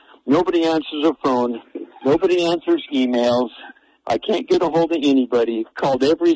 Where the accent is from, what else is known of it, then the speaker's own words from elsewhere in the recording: Washington, United States; And I'm from Washington, so I can't remember what year it is. Hillary comes to Seattle